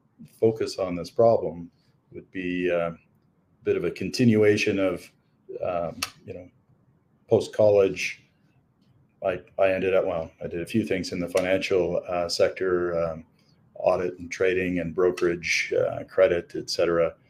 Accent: Canada; So I am a Canadian, a Canuck, if you will, and not far from Montana, actually. We're here in Calgary, Alberta today

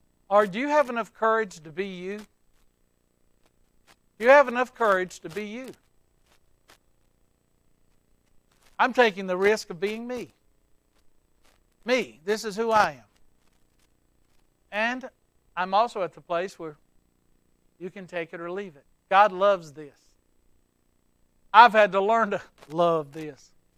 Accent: the South, United States; Yo, because I'm from the South.

